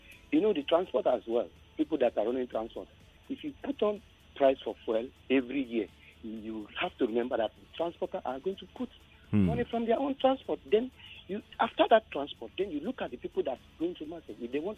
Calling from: Nigeria; I'm calling from Aja.

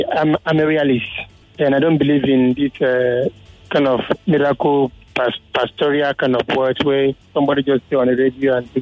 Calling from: Lagos, Nigeria; I'm calling from Lagos.

